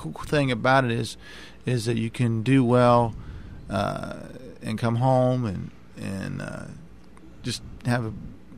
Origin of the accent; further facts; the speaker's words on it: United States; I tell folks that I'm from the Marietta-Parkersburg area